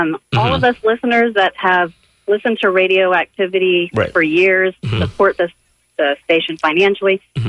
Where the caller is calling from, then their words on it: Tampa, Florida, United States; … in Tampa.